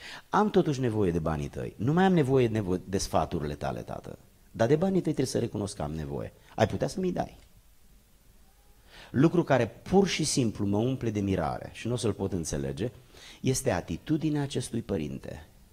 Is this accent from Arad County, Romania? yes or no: no; Giurgiu County, Romania; mai toată copilăria mea am petrecut-o mergând pe câmpurile din, de lângă satul meu, pe malul Dunării sub București, în zona Giurgiului